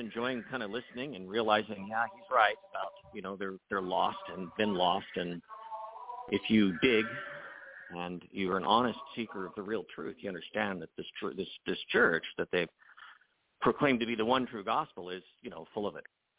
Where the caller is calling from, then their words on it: Ensenada, Baja California, Mexico; I'm calling in from Ensenada, Baja California.